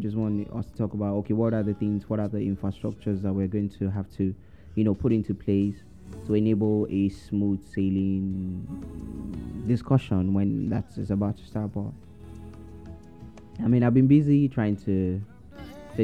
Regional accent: Nigeria; But I'm a Nigerian

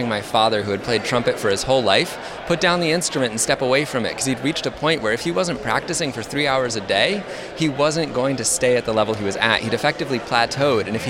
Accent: Maine, United States; now in Los Angeles, United States; I'm originally from Maine, live in Los Angeles now

